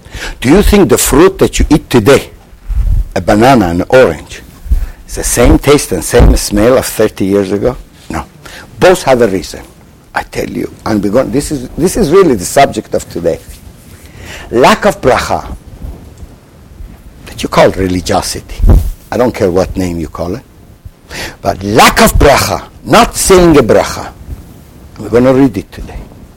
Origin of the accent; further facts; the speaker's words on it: Katamon, Jerusalem District, Israel; I saw this with, I'm a boy from Katamon. It was close to the Kfar of Arabim.